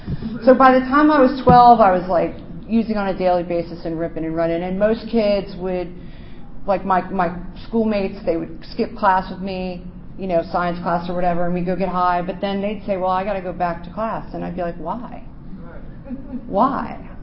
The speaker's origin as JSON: {"language": "English", "region": "Maryland", "country": "United States", "tie": "born or raised there", "said": "I grew up in Montgomery County, and so I went to school for, and these kids had fucking money. Some of them came to school in limos. Some of them were diplomats' kids."}